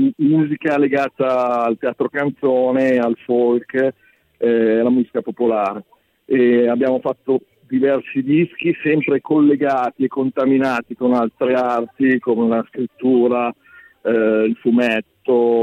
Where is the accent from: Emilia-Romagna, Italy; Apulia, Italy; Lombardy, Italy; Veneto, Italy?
Lombardy, Italy; non ne facciamo necessariamente una colpa, purtroppo siamo di quel territorio.